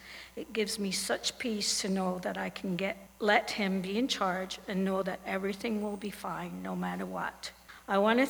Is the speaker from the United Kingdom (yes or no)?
yes; England, United Kingdom; I grew up in England, I went to Sunday school, and I gave my heart to Jesus around the age of 9.